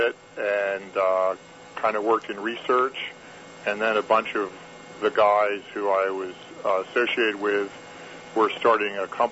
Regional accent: Wilmington, Delaware, United States; also born or lived in Buffalo / Niagara Falls; So I was born in Buffalo, New York, and spent a few years in Niagara Falls, but mainly consider Wilmington, Delaware my home.

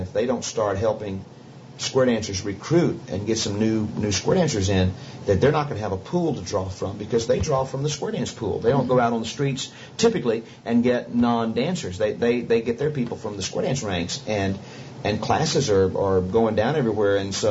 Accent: the South, United States; You know, I'm a little southern boy, born and bred in the South, man, and here I am.

